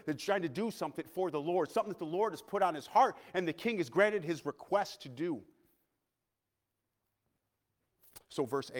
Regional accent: Clifton Springs, New York, United States; That's like, I grew up in Clifton Springs.

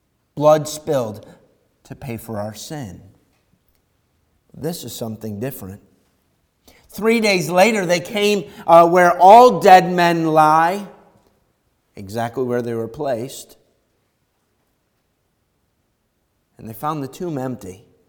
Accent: Irondequoit, New York, United States; I remember we grew up in Irondequoit

